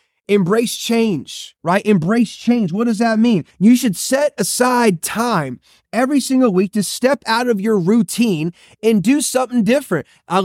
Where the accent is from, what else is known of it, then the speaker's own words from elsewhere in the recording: Ohio, United States; I remember growing up in Ohio, we were middle-class America.